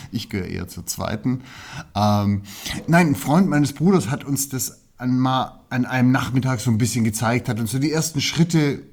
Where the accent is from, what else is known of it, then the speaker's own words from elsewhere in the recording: Böblingen, Baden-Württemberg, Germany; born there; accent: Swabian; Ich bin in Böblingen geboren, im Schwabenland.